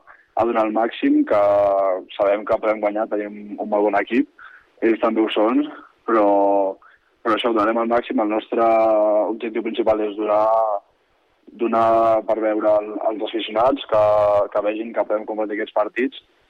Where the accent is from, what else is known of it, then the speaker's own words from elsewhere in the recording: Granollers, Catalonia, Spain; tots quatre que som de Granollers